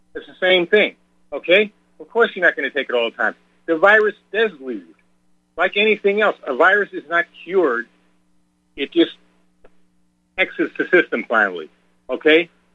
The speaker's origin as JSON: {"language": "English", "town": "New York City", "region": "New York", "country": "United States", "tie": "born or raised there", "lives_now": "North Carolina, United States", "said": "I was born in New York City, okay? Born and raised in New York City. I went to a very integrated school."}